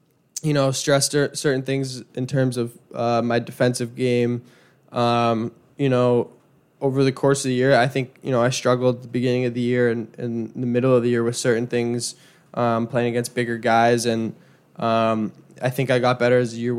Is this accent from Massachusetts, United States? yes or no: yes; Boston, Massachusetts, United States; Just growing up in Boston, being a Bruins fan